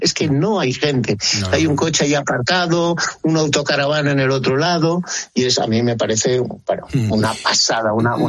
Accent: Granada, Andalusia, Spain; los que somos granadinos semiconsortes

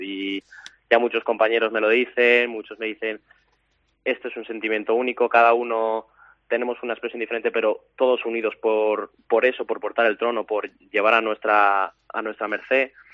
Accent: Madrid, Community of Madrid, Spain; Yo obviamente soy madrileño, pero mis padres, toda mi familia es gallega

